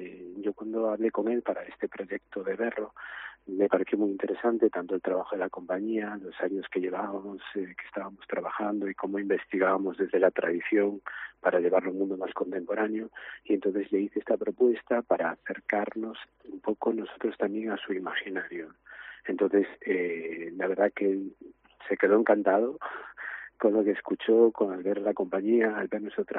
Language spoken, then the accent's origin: Spanish; Narón, Galicia, Spain; also born or lived in Ferrol / Pantín; Aquí es donde me crié, bueno, yo nací en Ferrol, es cierto que después siempre me trasladé a Pantín y pasé mucha infancia allí, pero venir aquí a Narón